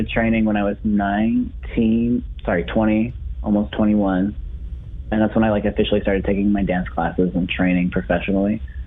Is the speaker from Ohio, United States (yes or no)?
no; Pekin, Illinois, United States; I'm from Pekin, Illinois, so okay. Peoria, Illinois area.